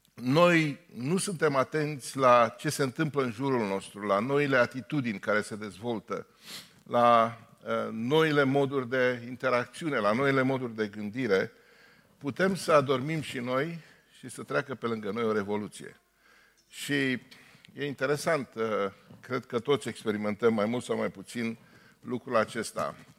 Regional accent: Bucharest, Romania; eu fiind bucureștean, deși familia mea e de pe aici, dar eu m-am născut în București, am crescut ca bucureștean

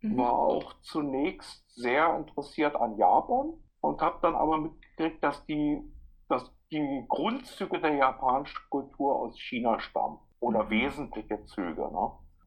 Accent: East Germany, Germany; Das war noch zu Ostzeiten. Also ich komme aus dem Osten.

